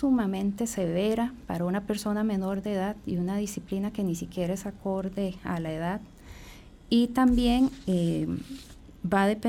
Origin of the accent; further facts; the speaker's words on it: Costa Rica; pues más vamos todos como costarricenses a ayudar, digamos, a prevenir también este tipo de situaciones